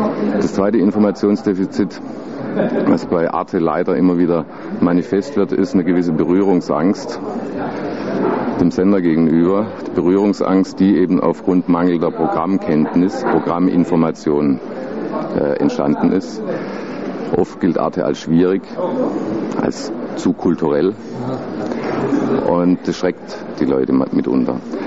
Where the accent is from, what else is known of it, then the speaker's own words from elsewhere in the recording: Freiburg, Baden-Württemberg, Germany; Also ich komme ja aus Freiburg